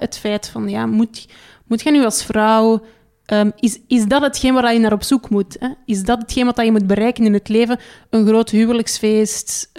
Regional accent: Nigeria; Ik kom wel terug naar Nigeria, het land waar ik geboren ben, waar ik ben opgegroeid

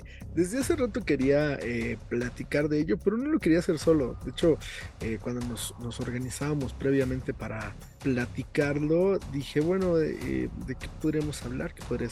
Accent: Ozumba, State of Mexico, Mexico; now in Santa Cruz, Mexico; Yo trataba de recordar acá en Santa Cruz, y bueno, donde vivo ahorita, o en Ozumba, de donde soy.

